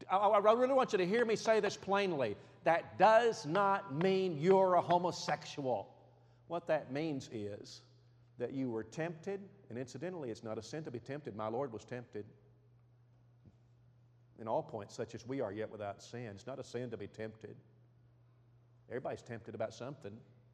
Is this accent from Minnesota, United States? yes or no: no; Alabama, United States; I'm from Alabama. I know about meth labs.